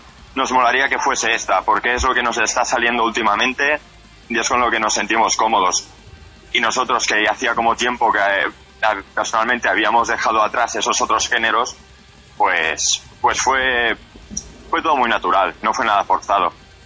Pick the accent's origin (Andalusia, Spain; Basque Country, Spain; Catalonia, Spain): Catalonia, Spain; Sant Hilari Sacalm; de Sant Hilari Sacalm, que es el pueblo de Girona, de donde yo vengo.